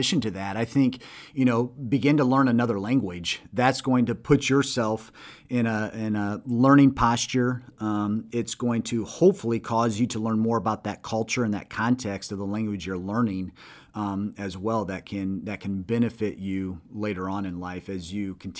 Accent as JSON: {"language": "English", "country": "United States", "said": "I'm an American. He probably didn't understand me with my accent"}